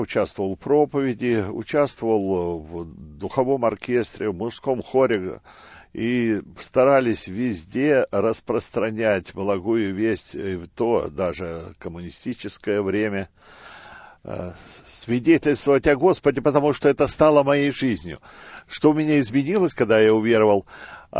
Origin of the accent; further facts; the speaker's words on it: Bryansk Oblast, Russia; born there; Родился я в России, в Брянской области. Родители были верующие, и с детства прививали мне веру в Бога.